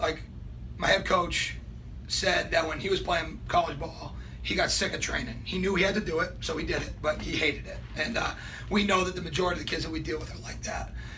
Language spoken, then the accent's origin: English; Northeast, United States; I'm from the Northeast, I'm in the Southeast now